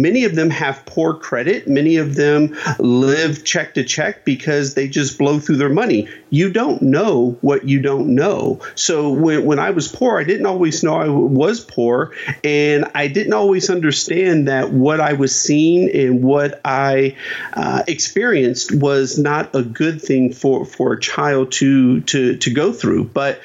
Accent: Dayton, Ohio, United States; I grew up in Dayton, Ohio, so winters were brutal.

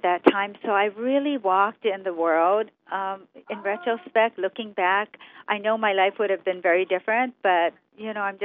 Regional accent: Honolulu, Hawaii, United States; I was born and raised in Honolulu and grew up in Manoa

